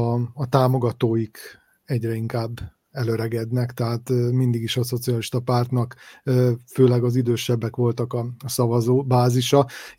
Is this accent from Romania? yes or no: no; Vojvodina, Serbia; ebben sem vagyunk közvetlenül érintettek vajdasági magyarként